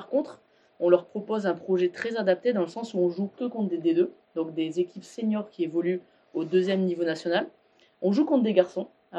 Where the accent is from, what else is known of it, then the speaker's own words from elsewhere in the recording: Hauts-de-France, France; que j'ai, moi, que je viens du Nord. Parce que dans le Nord, on est, on va dire, sur ce côté un peu combattant. Enfin, moi, mon grand-père était mineur, donc j'ai eu toujours ça dans le sang.